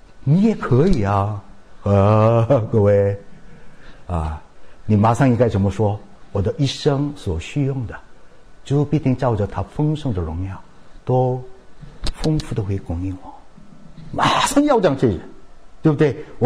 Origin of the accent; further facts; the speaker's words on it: South Korea; 我们韩国人叫波